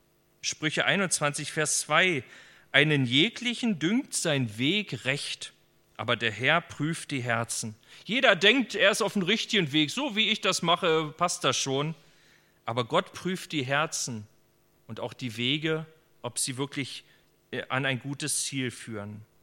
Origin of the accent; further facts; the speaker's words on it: eastern Germany, Germany; Ich bin jetzt 15 Jahre hier in meiner alten Heimat Ostdeutschland